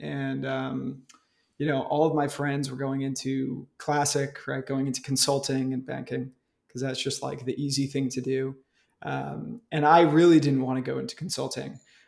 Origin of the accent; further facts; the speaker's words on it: New York, United States; I grew up in New York, but upstate New York. So kind of in like close to Albany, if anybody actually knows where that is.